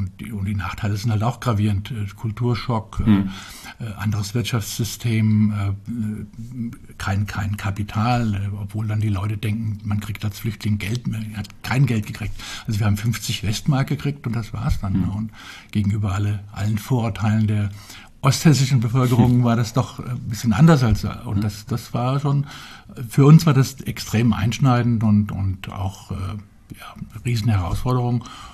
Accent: Germany; born there; Ja, das war ganz im Südosten von Berlin, also mit einer sehr großen Nähe zu dieser Metropole, die ich dann quasi mit der Muttermilch schon aufsaugen konnte, weil wir an der Endstation der S-Bahn gewohnt haben.

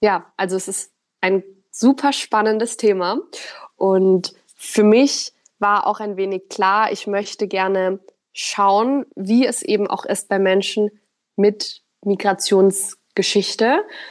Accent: Germany; born or raised there; first language German

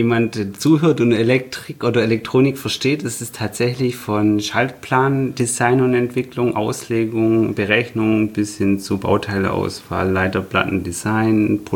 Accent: Stuttgart, Baden-Württemberg, Germany; also born or lived in Nürtingen; Ich bin tatsächlich Stuttgarter, aber in der Nähe von Stuttgart geboren, in Nürtingen. Bin also in meinem Leben an sich nicht so weit weggekommen, wie man denkt.

